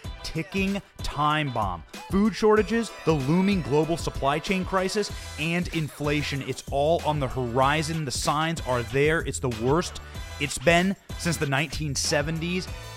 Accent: Iowa, United States; The School of Political Hard Knocks growing up in Iowa made that very easy.

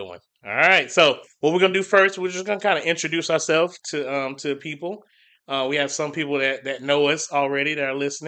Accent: Rock Hill, South Carolina, United States; I'm originally from Rock Hill, South Carolina. I've been in South Carolina all my life, and I love it.

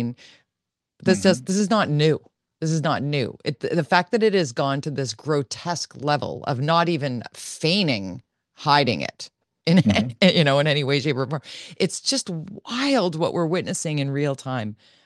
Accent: Canada; we're Canadian, we're sitting here in Canada

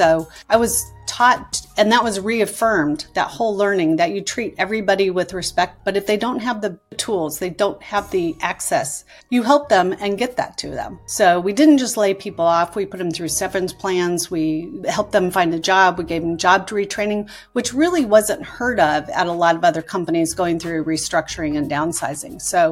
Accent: Midwest, United States; also born or lived in California; So I didn't grow up in one place. I was born in California, grew up in the Midwest, and then ended up as a Maryland transplant.

